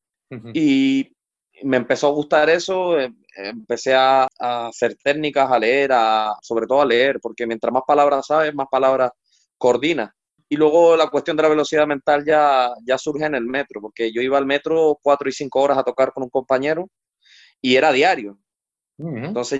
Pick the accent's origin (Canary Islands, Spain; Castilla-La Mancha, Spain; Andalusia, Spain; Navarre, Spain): Canary Islands, Spain; yo crecí con el punto cubano. Yo desde pequeño me sentaba, soy canario, y me sentaba en la rodilla de mi abuela